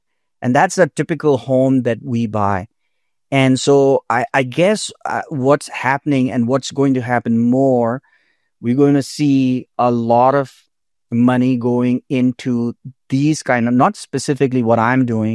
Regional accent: Pakistan; English is a second language; moved away; I'm a first generation immigrant. I was born and raised in Pakistan, and I was a published composer even then.

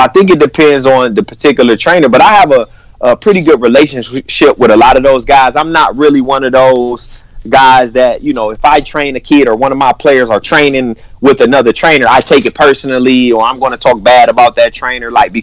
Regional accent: Warrensville, Ohio, United States; Played there before transferring to Warrensville, where I grew up in Warrensville.

